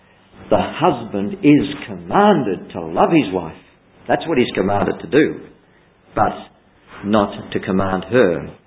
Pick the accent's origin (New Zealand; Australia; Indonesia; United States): Australia; The Australian male is a poor lover. Hey, I'm Aussie.